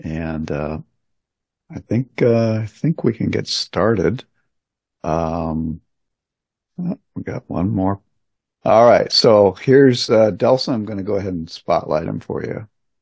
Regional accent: Missouri, United States; everyone. … I'm from Damasuka out here in Missouri

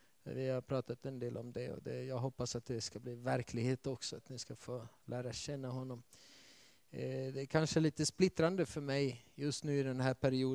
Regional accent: Sweden; born there; jag har varit hälften av mitt liv i det land där vi föddes, i Sverige. Och hälften av vårt liv ungefär har vi varit utomlands.

